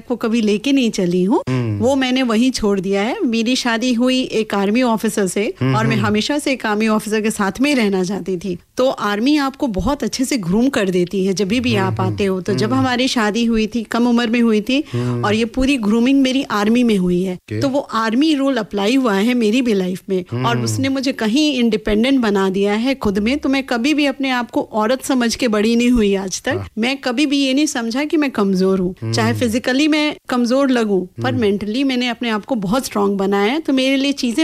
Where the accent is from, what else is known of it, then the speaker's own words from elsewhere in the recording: Arrah, Bihar, India; मैं बिहार से बिलोंग करती हूँ, आरा स्टेट से